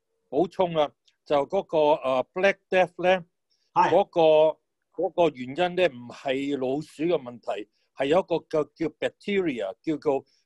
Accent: United States; 同我哋美國人咧，開始喺15、16世紀去美國嘅時候咧

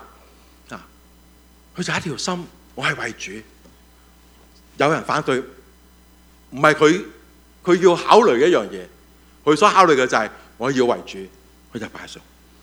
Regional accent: China; 我们中国人教我们要、啊、凡事有一些保留

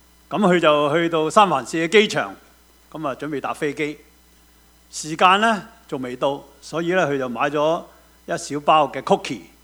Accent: Guangdong, China; 我就想到我們廣東人所說的這句非常好

